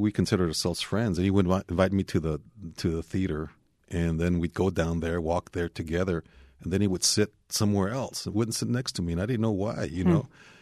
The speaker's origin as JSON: {"language": "English", "region": "Texas", "country": "United States", "tie": "born or raised there", "said": "I grew up in the Edgewood School District, which was one of the poorest in the state, and set the basis for the lawsuit, the Robin Hood lawsuit that I think is still discussed in Texas."}